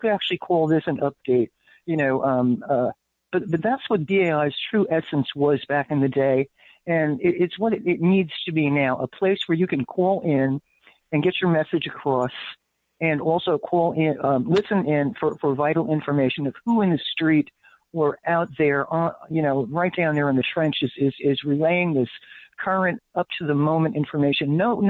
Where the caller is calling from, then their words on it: Paterson, New Jersey, United States; I'm calling from Paterson, New Jersey.